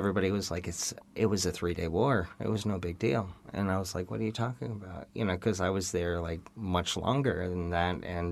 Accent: Florida, United States; I grew up in South Florida until high school time, and then I joined the United States Navy.

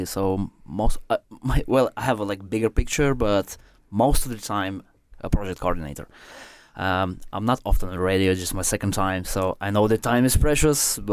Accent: Riga, Latvia; now in Tullamore, Ireland; I'm from Latvia, Riga, capital city

